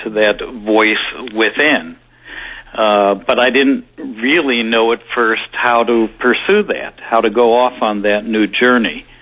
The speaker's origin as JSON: {"language": "English", "town": "New York City", "region": "New York", "country": "United States", "said": "that sort of disruptive period in my life as a New Yorker and as a father."}